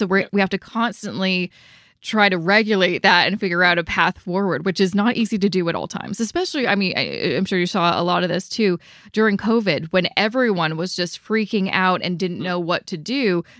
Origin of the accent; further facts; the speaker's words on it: Canada; especially as a Canadian.